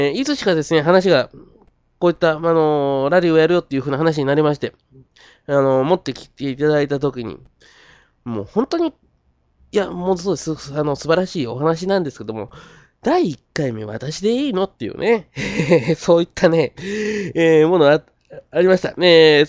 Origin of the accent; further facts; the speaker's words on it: Kochi, Japan; moved away as an adult; 私自身、ちょっと個人的な話になりますと、18年間、まあ、20年間ね、高知で生まれて育ってて、で、また、それから、まあ、テイトの方に出て、しばらく生活してたんですよ。で、それでですね、まあちょっとこっちの方に、また高知の方に戻ってきまして